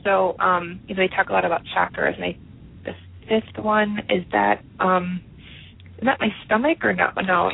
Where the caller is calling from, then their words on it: Pennsylvania, United States; I'm in Pennsylvania.